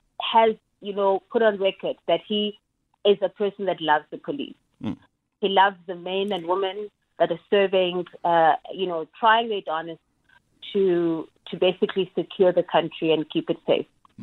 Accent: South Africa; I am a South African as well, living in the same country as you are and all your listeners.

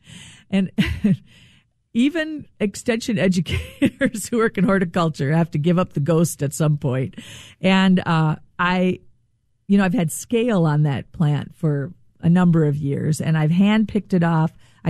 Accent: Rochester, Minnesota, United States; I grew up in Rochester. I'm a Minnesotan.

